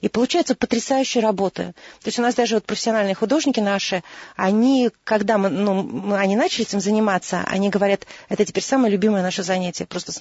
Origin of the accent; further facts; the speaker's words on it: Saint Petersburg, Russia; Нет, я из Санкт-Петербурга.